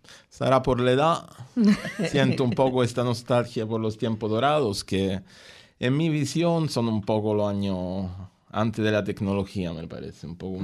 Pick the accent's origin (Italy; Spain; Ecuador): Italy; accent: Roman; Spanish is a second language; now in Australia; Yo tengo un acento más romano que sardo.